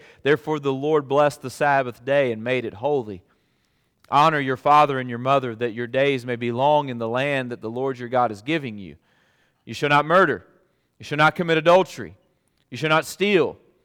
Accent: Alabama, United States; a circuit judge from my home state of Alabama became a household name.

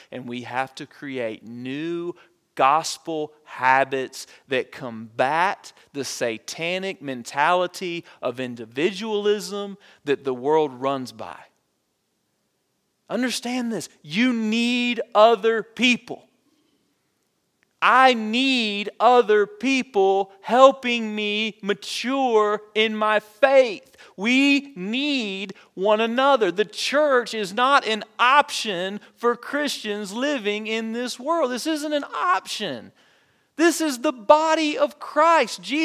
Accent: Alabama, United States; I grew up in South Alabama, and my stepmother's Pentecostal. My dad is Southern Baptist

